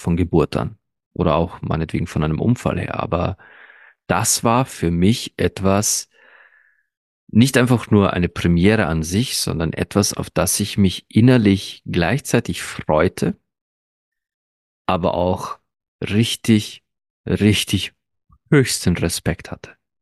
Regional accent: Baden-Württemberg, Germany; Ich komme aus Baden-Württemberg.

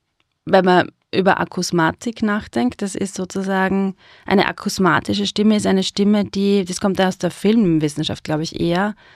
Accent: Styria, Austria; accent: Styrian; Ich komme auch aus der Steiermark, man hört es mir mittlerweile nicht mehr an. Aber es ist halt steirisch.

